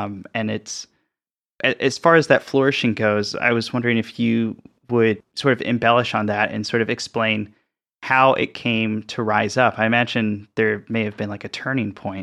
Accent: the South, United States; I was raised in the South, you know.

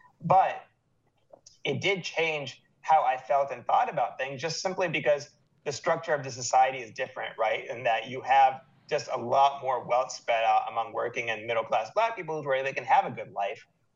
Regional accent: Atlanta, Georgia, United States; even though I grew up in Atlanta, which is like the biggest black middle class in the United States.

